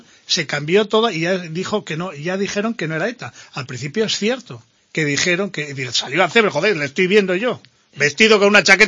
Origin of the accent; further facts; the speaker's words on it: Spain; Como español, a mí me bloquean.